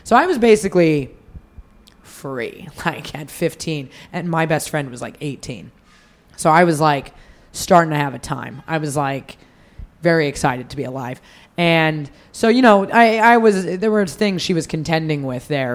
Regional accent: Reno, Nevada, United States; also born or lived in Sacramento; I'm from Reno. But that I at the time I'd been living in Sacramento.

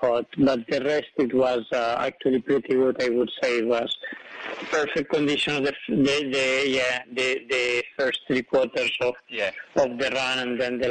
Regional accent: Spain; born there; English is a second language; I was born in Spain, but in a hut at 2,000 meters

